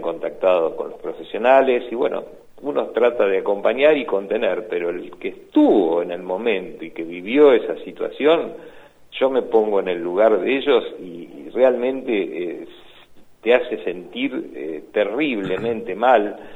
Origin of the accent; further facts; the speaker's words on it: La Plata, Buenos Aires Province, Argentina; now in Lobos, Argentina; yo soy platense, nací, viví en La Plata hasta que me vine a Lobos, estudié en La Plata, hice mi residencia en el Hospital Italiano de La Plata